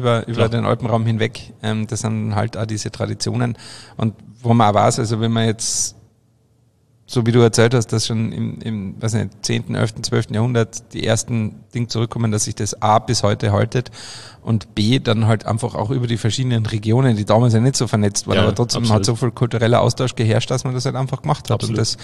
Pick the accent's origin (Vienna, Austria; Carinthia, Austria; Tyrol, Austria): Carinthia, Austria; Obervellach; also bei uns in Oberfellach sind immer eine drum Maibaumer gestanden. Und was bei uns dann auch ist, das ist in Österreich ein bisschen anders, glaube ich, als zu Bayern.